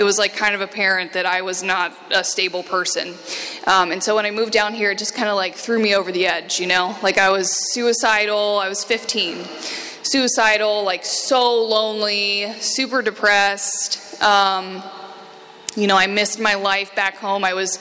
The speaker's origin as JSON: {"language": "English", "region": "Midwest", "country": "United States", "said": "I come from a pretty normal family. I'm from the Midwest. I'm the oldest of three kids."}